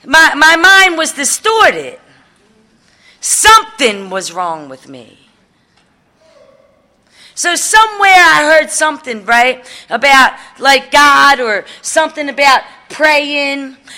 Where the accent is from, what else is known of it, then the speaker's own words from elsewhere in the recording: Baltimore, Maryland, United States; And I'm from the Baltimore area.